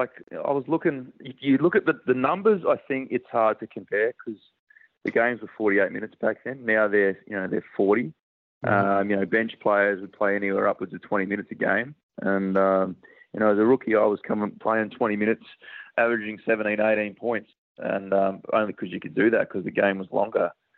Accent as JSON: {"language": "English", "town": "Adelaide", "region": "South Australia", "country": "Australia", "said": "we're from Adelaide"}